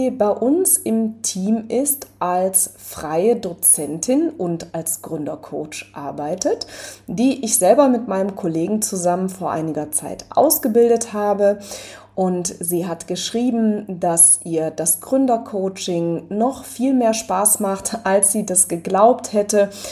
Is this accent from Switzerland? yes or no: no; Rhineland, Germany; accent: Rhineland dialect; komme ich aus dem Rheinland und genau, dieser Dialekt, der muss irgendwie ein bisschen sein. Ich habe irgendwie mal versucht, ihn mir abzugewöhnen, was mir ehrlich gesagt nicht so richtig gelungen ist